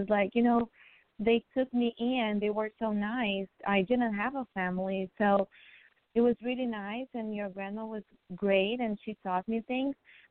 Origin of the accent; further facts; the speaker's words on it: Brazil; I grew up in Brazil. I was born and raised in Brazil. My mom is Brazilian and my dad is Japanese.